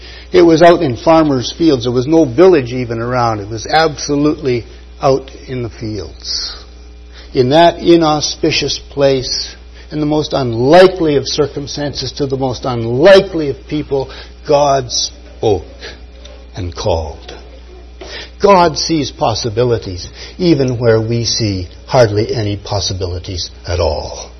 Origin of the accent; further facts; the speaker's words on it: Saskatchewan, Canada; I come from Saskatchewan. I know what's going on right now.